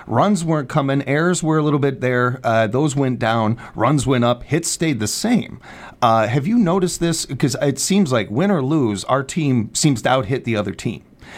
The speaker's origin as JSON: {"language": "English", "town": "Chicago", "region": "Illinois", "country": "United States", "tie": "born or raised there", "said": "And I hope you're enjoying my roots in my hometown of Chicago"}